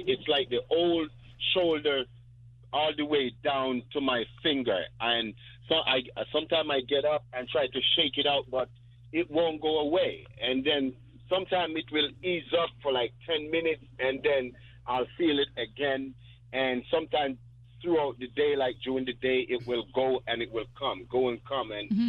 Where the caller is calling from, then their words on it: Hudson, United States; Yes. I'm calling from Hudson.